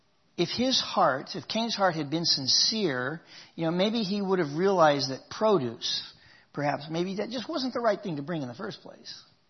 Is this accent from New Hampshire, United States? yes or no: no; Oklahoma, United States; I was raised in Oklahoma as a kid.